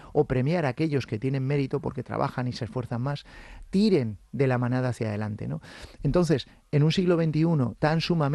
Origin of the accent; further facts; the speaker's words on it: Cantabria, Spain; yo soy español, soy cántabro, soy europeo